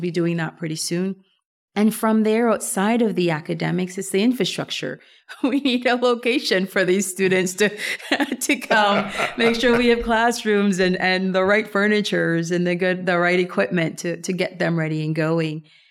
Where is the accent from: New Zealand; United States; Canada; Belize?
Belize; I love growing up in Belize.